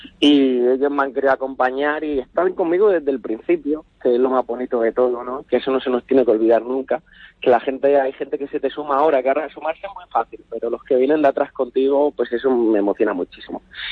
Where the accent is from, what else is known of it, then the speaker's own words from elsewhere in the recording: Spain; español tiene mucho sentimiento, no digo que no, porque yo tengo sentimiento, tú tienes sentimiento y somos españoles, ¿no?